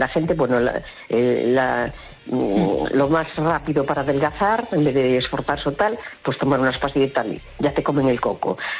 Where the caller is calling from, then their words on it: A Coruña, Galicia, Spain; de La Coruña.